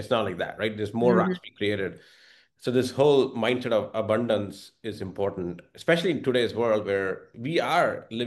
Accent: India; I'm from India.

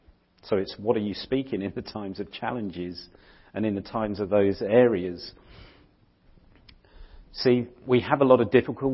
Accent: England, United Kingdom; because I'm English and I don't like all the these and the thous. Even though I'm English, it's just, for me, I just struggle with it.

